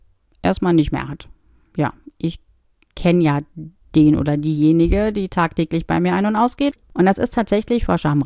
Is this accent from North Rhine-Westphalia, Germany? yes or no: yes; North Rhine-Westphalia, Germany; Ich komme ja aus dem Ruhrgebiet